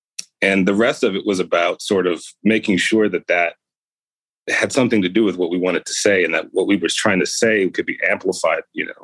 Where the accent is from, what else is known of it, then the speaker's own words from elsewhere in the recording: United States; Well, because I'm Black and queer. Hello. And I grew up in America. That's why I'm depressed.